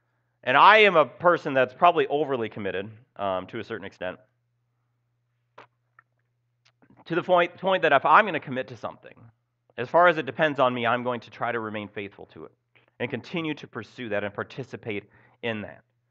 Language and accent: English; Minnesota, United States; The problem is we live in the Midwest, and I especially, when growing up in Minnesota, it's even worse up there, trust me